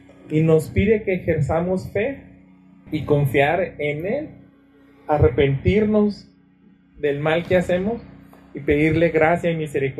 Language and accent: Spanish; Mexico; Era un pecado que a lo mejor nosotros como mexicanos no entendemos